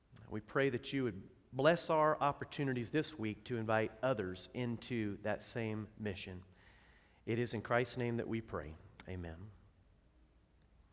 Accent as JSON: {"language": "English", "region": "Oregon", "country": "United States", "tie": "born or raised there", "said": "I grew up in Oregon."}